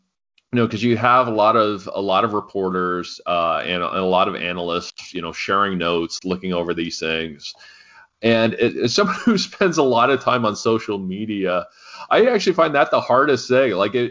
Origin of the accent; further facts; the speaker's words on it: London, Ontario, Canada; I grew up in London, Ontario, you know, in the sort of East End, you know, by a tire rim factory. You know, I'm just some blue collar kid.